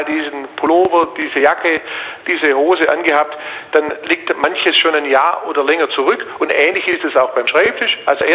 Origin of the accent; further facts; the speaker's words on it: Giengen, Baden-Württemberg, Germany; Ich komme aus Giengen, das ist in der Nähe von Ulm.